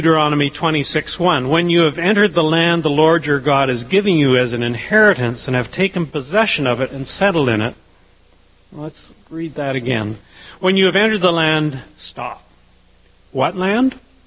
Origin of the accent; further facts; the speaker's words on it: Canada; Oh, I'm Canadian. We feel pretty good about ourselves and our place on the planet.